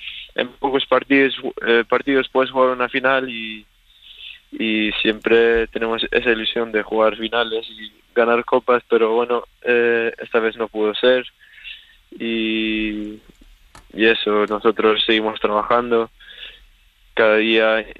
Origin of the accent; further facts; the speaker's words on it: Sweden; Spanish is a second language; como siendo sueco, la verdad que Mallorca es el paraíso.